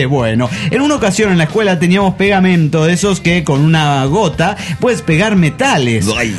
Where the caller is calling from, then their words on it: Los Angeles, California, United States; de Los Ángeles, Califas.